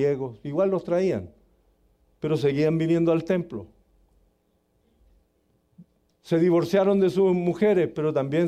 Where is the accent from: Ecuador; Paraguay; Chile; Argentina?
Chile; En mi país tenemos, en Chile tenemos un porcentaje grandísimo de evangélicos.